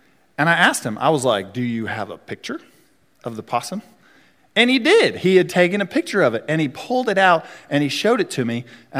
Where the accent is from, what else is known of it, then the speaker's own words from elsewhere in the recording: Enterprise, Alabama, United States; born there; I was born in Enterprise, Alabama. And I only lived there maybe the first year of my life or so, have no memory or recollection of the place at all